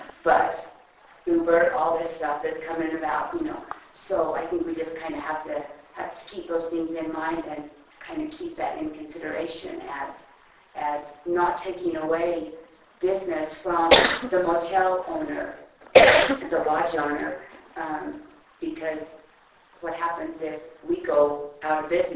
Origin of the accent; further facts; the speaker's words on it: Escalante, Utah, United States; I'm from Escalante.